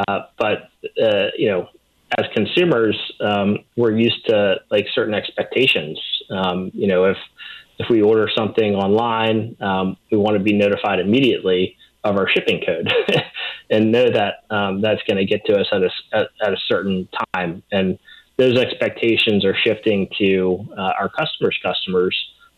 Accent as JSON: {"language": "English", "region": "Louisiana", "country": "United States", "tie": "born or raised there", "said": "I'm born and raised in South Louisiana, so I'm partial there."}